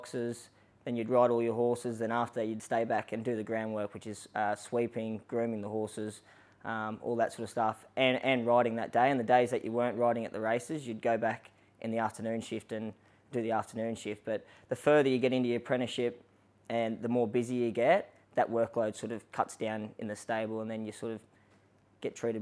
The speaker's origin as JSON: {"language": "English", "region": "Queensland", "country": "Australia", "tie": "born or raised there", "said": "So I was brought up on a farm in Queensland, so always had horses and cattle and all that sort of stuff around me"}